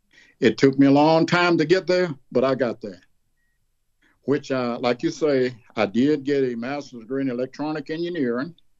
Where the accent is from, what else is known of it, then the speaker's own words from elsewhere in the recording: DeKalb, Mississippi, United States; Now, at my hometown where I grew up, my grandfather was a bookkeeper in the Bank of DeKalb, Mississippi.